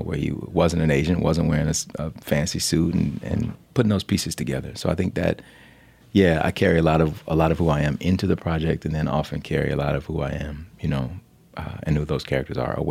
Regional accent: Alabama, United States; Having been born and raised in Alabama, I find myself, you know, often wrestling with these ideas of like, what has my past done to me?

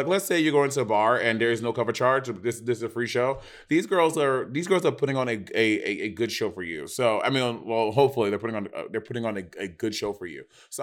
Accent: New York, United States; I mean, I am from New York, so I can't even gauge.

